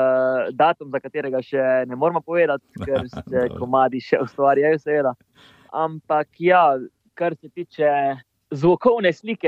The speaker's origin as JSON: {"language": "Slovenian", "region": "Carinthia", "country": "Slovenia", "said": "v bistvu vse prihajamo s Koroške, tam so skozi gavde, kot mi rečemo."}